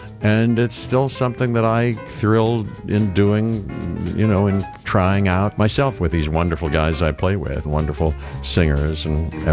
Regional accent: Pittsburgh, Pennsylvania, United States; We're from Pittsburgh, and there's a Pittsburgh piano player named Errol Garner.

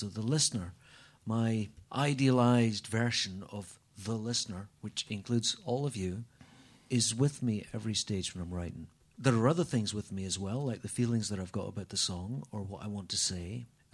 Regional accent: Edinburgh, Scotland, United Kingdom; I'm from Edinburgh.

